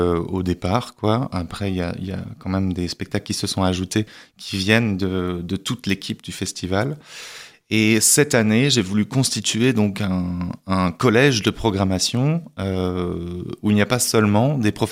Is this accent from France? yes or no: yes; Aubure, Grand Est, France; J'ai grandi à Aubure, en fait, c'est mon village natal